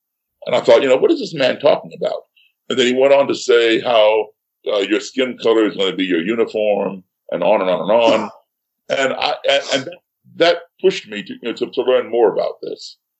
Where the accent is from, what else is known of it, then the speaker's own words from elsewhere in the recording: United States; Baltimore, Philadelphia, every major city